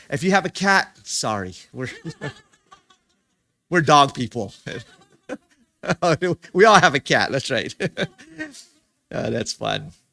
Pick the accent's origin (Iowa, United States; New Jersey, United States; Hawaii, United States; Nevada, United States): Hawaii, United States; I come from Hawaii.